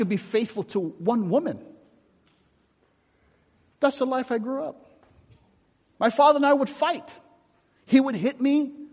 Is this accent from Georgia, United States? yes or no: no; Palos Verdes, California, United States; I was brought up in Los Angeles, an area called Palos Verdes, Rolling Hills. It's a very affluent area.